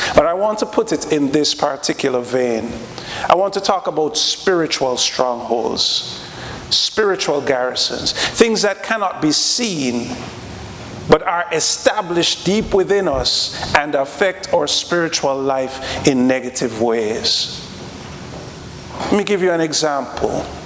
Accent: Jamaica; I'm from Jamaica

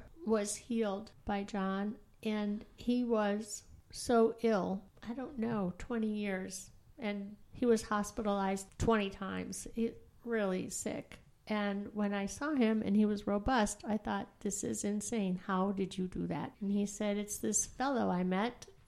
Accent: Duluth, Minnesota, United States; I grew up in Duluth, Minnesota, and it was quite a while ago, so there weren't as many houses on the streets as there are now.

